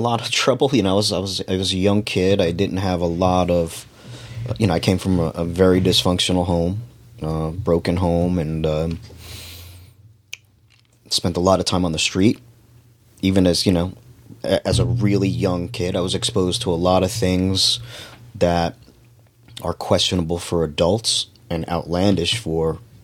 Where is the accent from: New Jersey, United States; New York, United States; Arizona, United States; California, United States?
New York, United States; New York City; born there; I was raised Catholic, come from a Catholic family. I was born in New York City. My mom was Italian. My dad was Irish.